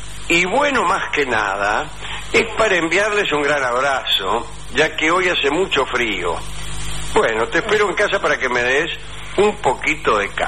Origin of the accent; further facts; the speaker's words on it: Colombia; soy el colombiano que le preguntó